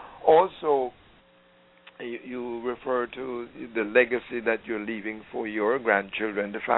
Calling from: Mount Vernon, New York, United States; from Mount Vernon.

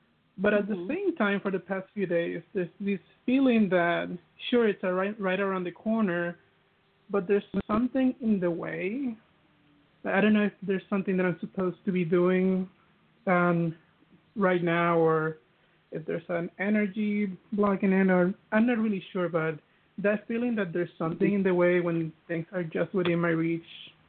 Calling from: New York, United States; I'm calling from New York.

